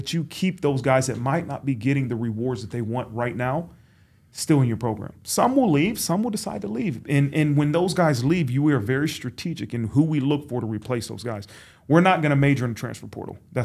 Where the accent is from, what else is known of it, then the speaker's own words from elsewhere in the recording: Dayton, Ohio, United States; I mean, that's when I was really, really growing up in Dayton, Ohio.